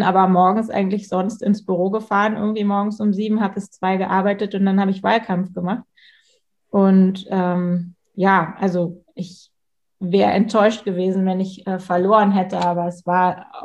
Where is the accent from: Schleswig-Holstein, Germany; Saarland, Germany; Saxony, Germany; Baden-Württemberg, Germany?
Schleswig-Holstein, Germany; Pinneberg; ich komme ja aus Pinneberg, ich sage mal, Pinneberg liegt so ein bisschen zu Hamburg wie Stockelsdorf zu Lübeck. Also es ist direkt da dran.